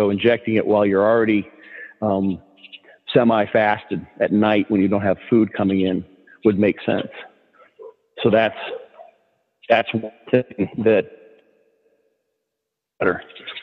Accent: Illinois, United States; I'm from the U.S. I grew up in Illinois.

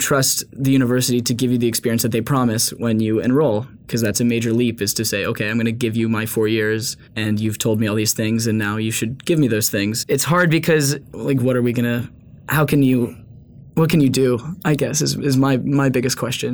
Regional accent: Charlotte, North Carolina, United States; I grew up in Charlotte, so a lot of my friends go to UNC or NC State.

